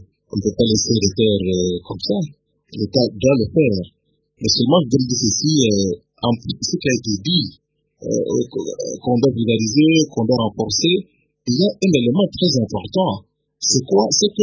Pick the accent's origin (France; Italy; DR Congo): DR Congo; en tant que Congolais, on se retrouve à l'aise partout où on est.